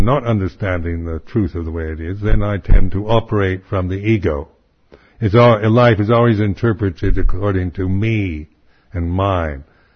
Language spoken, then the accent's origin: English; Seattle, Washington, United States; now in United Kingdom; being American, being somebody from Seattle, I'm also British now.